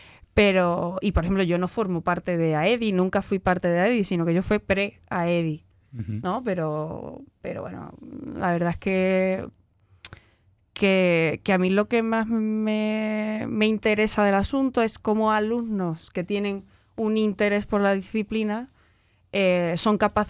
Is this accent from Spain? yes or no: yes; Huelva, Andalusia, Spain; soy de Huelva y que hago alarde de que soy de Huelva constantemente, la verdad, pues, y que volví, bueno, después de estar en Sevilla y en Córdoba, o sea, ciudades cercanas trabajando, regresé a mi ciudad